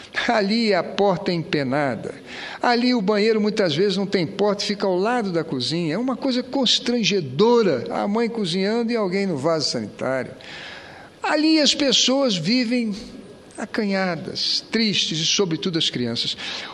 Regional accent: Brazil; Sou do Brasil.

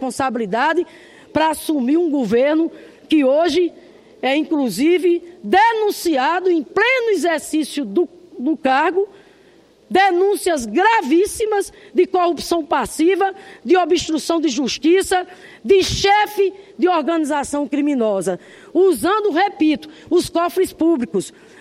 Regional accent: Rio Grande do Norte, Brazil; Lá no meu estado, por exemplo, Rio Grande do Norte

